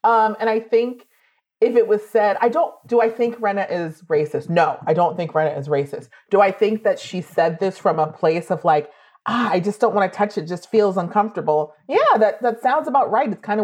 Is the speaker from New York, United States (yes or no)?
yes; New York, United States; I'm just like I'm a New Yorker.